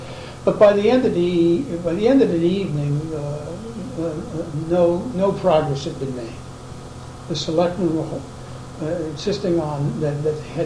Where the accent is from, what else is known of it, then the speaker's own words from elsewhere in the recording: Concord, Massachusetts, United States; and I could take advantage of their blanket because I was from Concord.